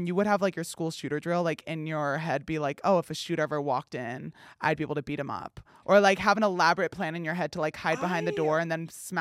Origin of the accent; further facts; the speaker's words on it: New Jersey, United States; New Jersey.